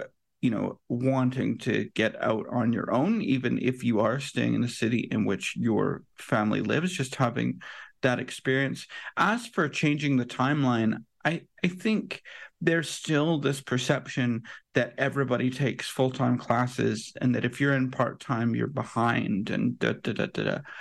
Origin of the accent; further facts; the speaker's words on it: United Kingdom; born there; I was born in Britain. A lot of my family is British